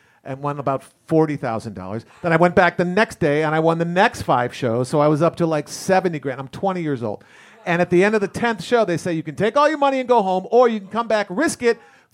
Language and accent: English; Chicago, Illinois, United States; I was graduating from UCLA, didn't have a pot to piss in, and I decided, I'm from Chicago